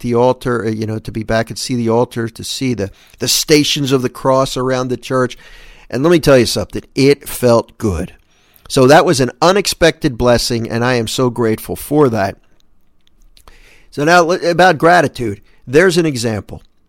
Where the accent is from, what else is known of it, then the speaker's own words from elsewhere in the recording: New Jersey, United States; A lot of times I would tell people I'm from New Jersey and they think automatically North Jersey, up around New York, but that's not where I'm from. I'm from Philly, Jersey.